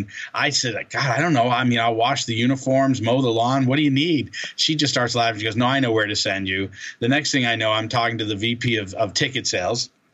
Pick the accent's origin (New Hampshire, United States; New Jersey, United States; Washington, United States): New Hampshire, United States; now in San Diego, United States; And I'm from New Hampshire, and I was migrating my way out west. Eventually wound up here in San Diego.